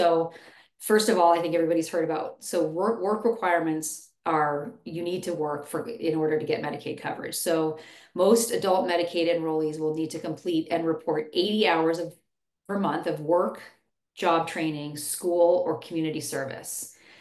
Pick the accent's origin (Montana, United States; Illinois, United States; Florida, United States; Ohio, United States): Montana, United States; Bozeman; When I was growing up in Bozeman, we didn't have any homelessness.